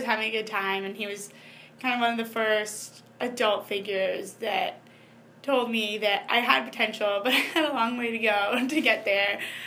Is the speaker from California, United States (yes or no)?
yes; Berkeley, California, United States; Alex Morgan actually went to Cal, which is, I'm from Berkeley